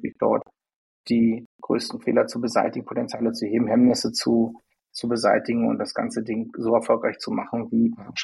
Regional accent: Berlin, Germany; hier aus Berlin, gebürtiger Berliner tatsächlich auch

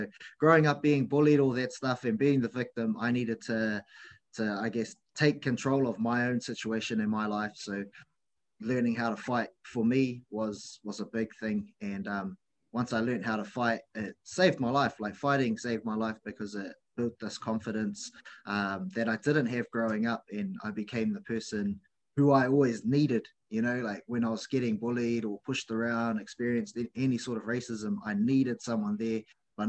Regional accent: Auckland, New Zealand; So I grew up in New Zealand on the North Shore of Auckland.

